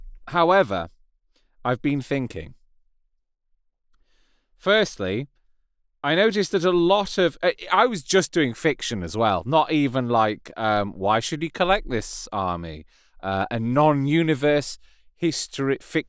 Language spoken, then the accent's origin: English; United Kingdom; Being British, I was brought up on things being series, not seasons. But now the season format's come over here.